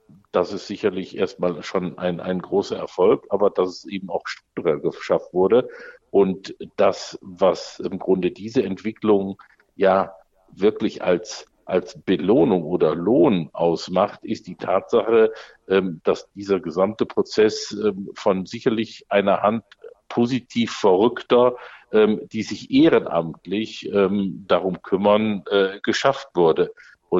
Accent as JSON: {"language": "German", "town": "Düsseldorf", "region": "North Rhine-Westphalia", "country": "Germany", "said": "Wenn man im Prinzip als Düsseldorfer sagt man natürlich zunächst, man hat eine Spielstätte"}